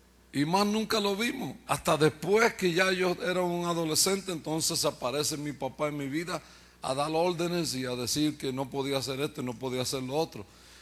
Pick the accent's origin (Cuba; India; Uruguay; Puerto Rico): Puerto Rico; Bayamón; born there; Yo nací en Puerto Rico, en la ciudad de Bayamón, Puerto Rico. Le llaman el pueblo del chicharrón, ¿no?